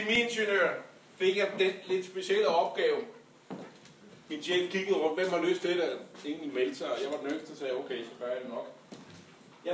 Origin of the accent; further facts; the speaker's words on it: Frederiksberg, Capital Region of Denmark, Denmark; now in Roskilde, Denmark; Jeg flyttede til Roskilde for 30 år siden. Men min Roskilde-historie er, at jeg kommer fra Frederiksberg.